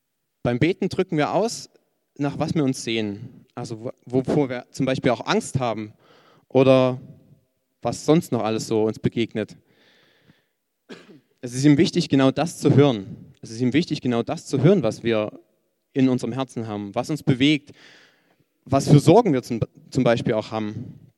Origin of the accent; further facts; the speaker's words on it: Schwarzenberg, Saxony, Germany; also ich bin eigentlich aus dem Erzgebirge, also richtig tief Erzgebirge, aus Schwarzenberg.